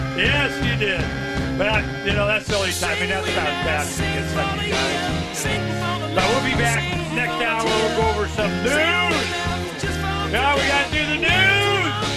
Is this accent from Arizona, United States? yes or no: yes; Arizona, United States; I'm from Arizona.